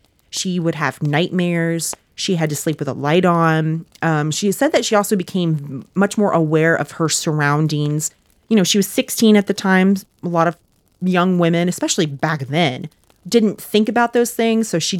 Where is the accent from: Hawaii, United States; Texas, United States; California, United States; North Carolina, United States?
Texas, United States; So I'm as Texan as they get, baby.